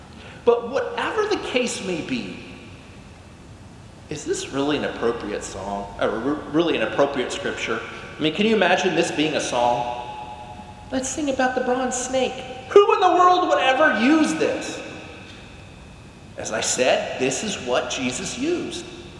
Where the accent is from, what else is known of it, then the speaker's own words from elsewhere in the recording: Rust, Texas, United States; We're from Rust, Texas. We know snakes, right?